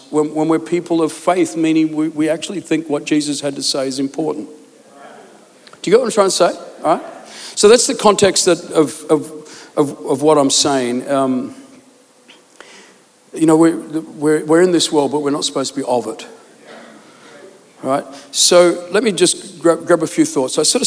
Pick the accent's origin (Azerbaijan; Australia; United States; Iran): Australia; now in England; because I come from Australia and we have only this many, and you come to England and have this many.